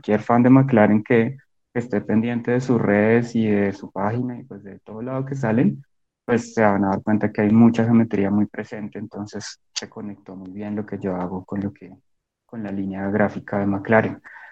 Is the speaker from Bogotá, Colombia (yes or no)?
yes; Bogotá, Colombia; soy muralista, soy de Bogotá.